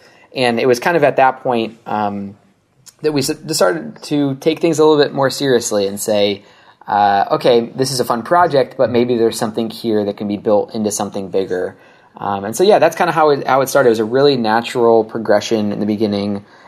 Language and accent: English; Ohio, United States; So it's funny because I'm from Ohio, and my parents definitely never did anything web related.